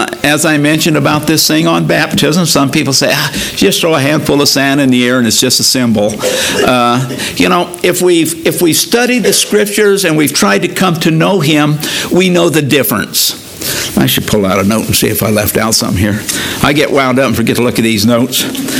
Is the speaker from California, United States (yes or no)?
yes; Escondido, California, United States; I grew up in Southern California, down by Escondido, down by San Diego.